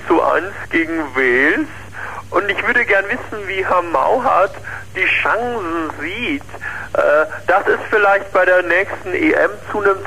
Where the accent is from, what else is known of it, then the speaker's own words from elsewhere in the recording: Germany; Ich bin aus Deutschland, allerdings.